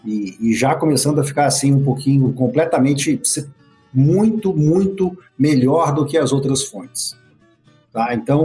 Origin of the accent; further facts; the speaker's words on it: Minas Gerais, Brazil; now in São Paulo, Brazil; resido em São Paulo, tá? Porque, infelizmente, eu sou mais próximo aí da nossa terra, eu sou do Triângulo Mineiro, né?